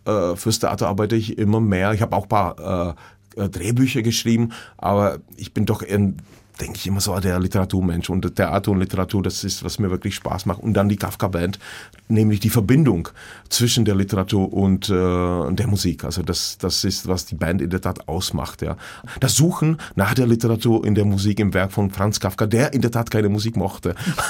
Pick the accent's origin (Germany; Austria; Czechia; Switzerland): Czechia; Jičín, Hradec Králové Region; Böhmisches Paradies, so heißt die Gegend, wo ich herkomme. Und Nad Popelkou. Und da haben wir in Jičín auch eine tolle Sauna, wo ich immer hingehe.